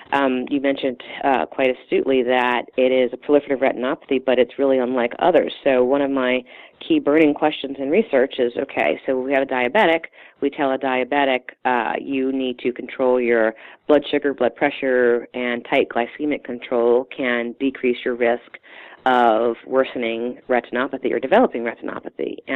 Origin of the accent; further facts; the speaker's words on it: Maryland, United States; I am originally from Maryland, and my Hopkins has been my first and only faculty job thus far. And my husband and his family are from Baltimore.